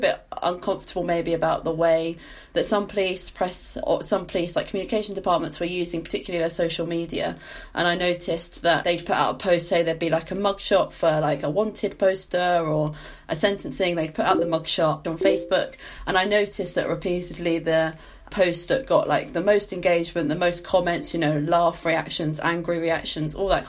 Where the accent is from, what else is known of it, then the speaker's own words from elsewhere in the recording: East of England, United Kingdom; I'm from Essex originally